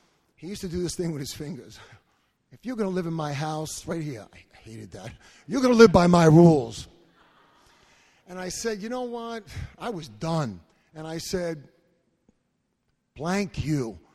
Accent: Brooklyn, New York, United States; I grew up in Brooklyn. Hard to believe, right?

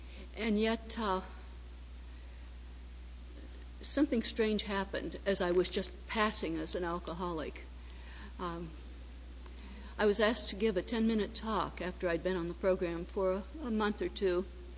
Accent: Ohio, United States; I talked about growing up in Ohio and being misunderstood, a lot of bad breaks and misunderstandings.

